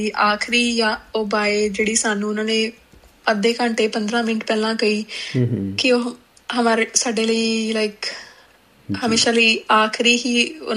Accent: Chandigarh, India; ਮੈਂ ਚੰਡੀਗੜ੍ਹ ਤੋਂ ਬਿਲੋਂਗ ਕਰਦੀ ਹਾਂ।

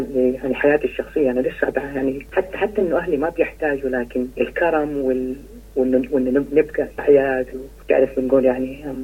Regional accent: Saudi Arabia; moved away as an adult; now in Australia; أنا أصلي من تركستان, من جنوب روسيا, لكن أنا مواليد السعودية, كنت عايش في السعودية 21 سنة وبعدين هاجرت على أستراليا 2007, يعني إلي في أستراليا أكثر من 15 سنة الآن.

